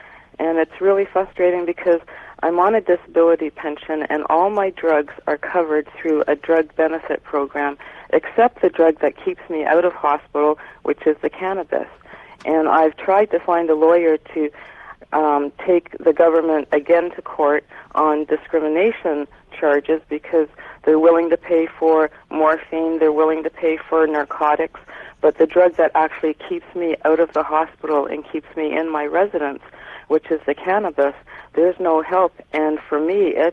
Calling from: Kitchener, Ontario, Canada; I'm calling from Kitchener, Ontario.

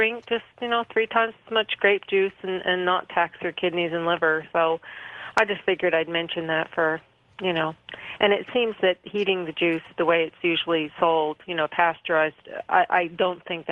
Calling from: Pittsburgh, Pennsylvania, United States; from Pittsburgh.

